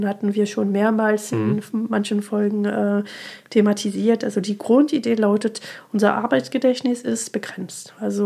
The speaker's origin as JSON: {"language": "German", "country": "France", "second_language": "German", "said": "ich komme aus Frankreich, wie man es so schön hört."}